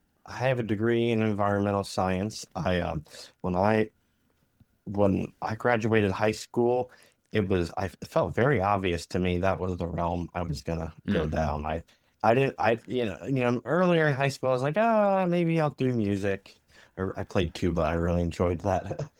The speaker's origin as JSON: {"language": "English", "region": "Pennsylvania", "country": "United States", "tie": "born or raised there", "said": "So when I grew up, I grew up in Southeast Pennsylvania in Amish country, and I had not heard of a land trust until I was in my first job out of college."}